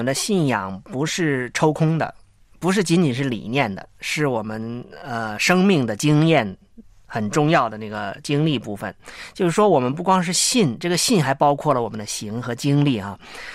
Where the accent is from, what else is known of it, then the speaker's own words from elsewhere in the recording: China; 其实我们中国人呢是非常尊重文字的